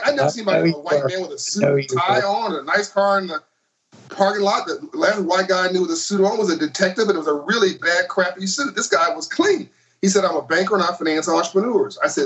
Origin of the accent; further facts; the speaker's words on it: Compton, California, United States; I grew up in Compton, California. The only skyscraper in Compton, Dan, was the courthouse.